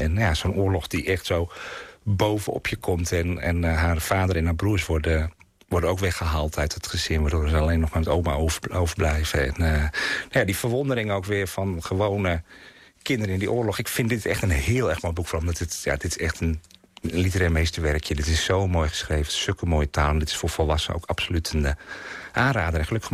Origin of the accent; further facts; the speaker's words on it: Friesland, Netherlands; Het is bijna in het Limburgs geschreven, maar voor mij als Fries was het toch heel makkelijk te volgen.